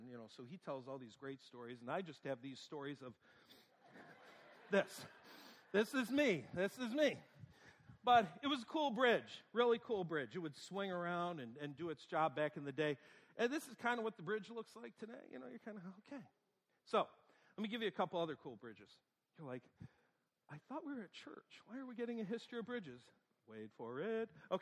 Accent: New York, United States; my hometown, there's a blue line that stretches this way, the Erie Canal. We were right on the corner of that. So during the 1800s, that town was known for lumber.

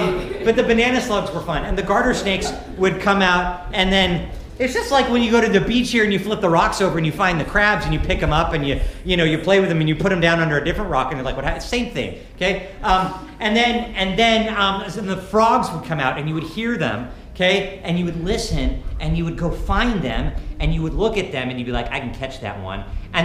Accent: Montana, United States; also born or lived in Washington; Now, I grew up in Washington when I was really little. I moved to Montana when I was kind of middle little, if that makes sense. And so I claim Montana as my home.

